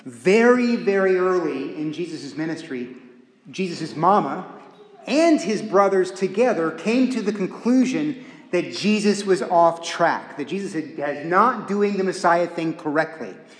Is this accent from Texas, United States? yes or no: yes; Texas, United States; You know, I'm a Texan, but I would have wanted to do something.